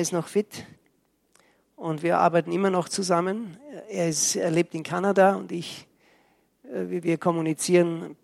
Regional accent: Austria; now in Switzerland; Ich komme aus der Schweiz, aber ich bin Österreicher. Von ganzem Herzen. Ich kann immer noch nicht Schweizerdeutsch. Meine Frau ist Schweizerin.

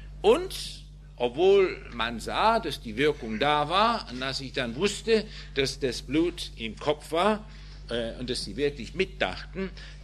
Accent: England, United Kingdom; German is a second language; Wissen Sie, ich bin Engländer.

